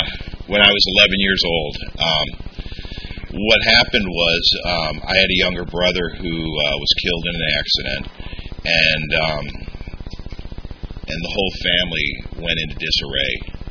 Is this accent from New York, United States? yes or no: no; St. Louis, Missouri, United States; And what it was like was, I'm not from here. I'm from St. Louis. I come from a long line of alcoholic men.